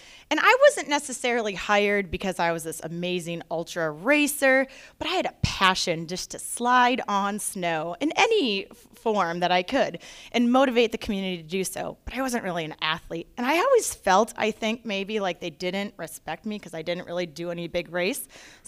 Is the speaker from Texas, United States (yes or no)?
no; Wisconsin, United States; We actually went back to Wisconsin and did the Birkebeiner, the 52K, back to my home state, yes, my first one.